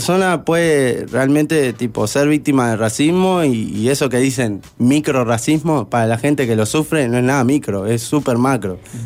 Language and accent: Spanish; Montevideo, Uruguay; Yo soy de Buceo, siempre me quedé ahí. Mi padre es de Melo, o sea, comíamos todo con arroz. Mi madre siempre que se crió ahí, en Buceo.